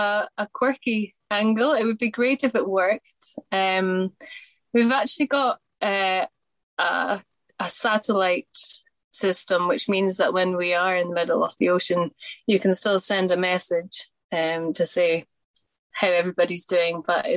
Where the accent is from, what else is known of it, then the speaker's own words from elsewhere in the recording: Scotland, United Kingdom; we'll have a little pennant that says we're from Scotland up, I think, so that other people who are Scottish can come and wave hello.